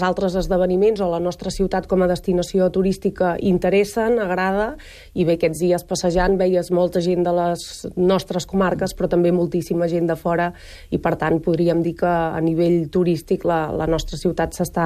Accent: Girona, Catalonia, Spain; la gent que som de Girona i que hem assistit

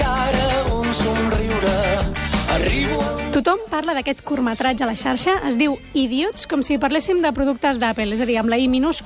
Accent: Catalonia, Spain; Som catalans

